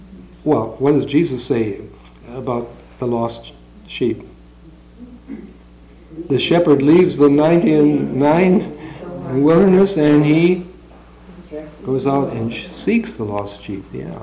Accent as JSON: {"language": "English", "region": "Wisconsin", "country": "United States", "said": "I come from Wisconsin, and our extended family relationship is still very strong."}